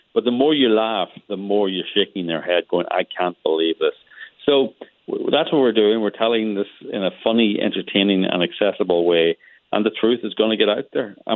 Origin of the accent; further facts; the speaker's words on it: Northern Ireland, United Kingdom; And I'm from Northern Ireland.